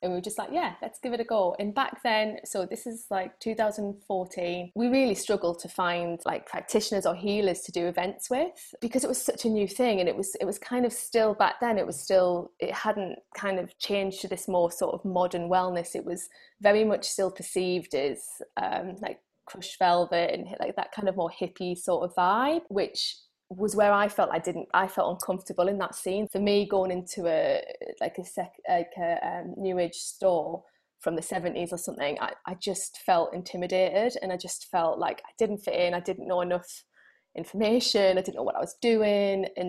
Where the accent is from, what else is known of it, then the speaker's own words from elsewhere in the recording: United Kingdom; being typically British and being typically cynical